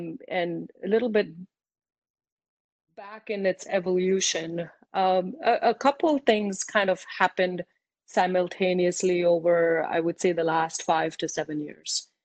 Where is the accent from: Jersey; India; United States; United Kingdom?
India; what really defines me is actually the fact that I am born and brought up in India.